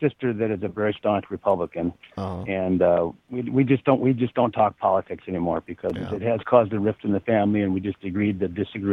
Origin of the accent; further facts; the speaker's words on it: Chippewa Falls, Wisconsin, United States; I grew up in Chippewa Falls, and I had opportunities to go to UW-Eau Claire as well as UW La Crosse